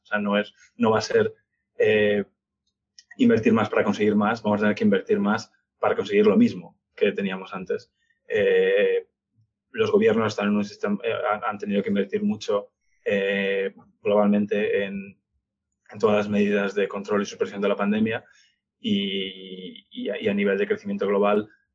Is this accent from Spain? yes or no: yes; Spain; first language Spanish; aunque soy español y nací y crecí hablando en español